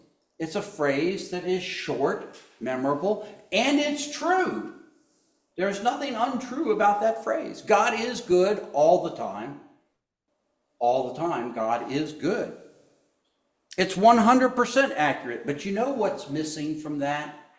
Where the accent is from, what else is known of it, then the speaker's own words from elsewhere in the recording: Virginia, United States; whenever I go home, you know, to where I grew up in Northern Virginia, I get the same thing.